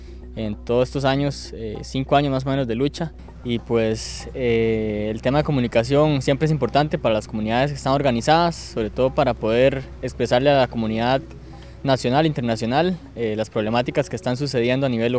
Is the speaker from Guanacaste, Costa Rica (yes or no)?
no; Guasimal, San José, Costa Rica; soy de Guasimal, de Punta Arenas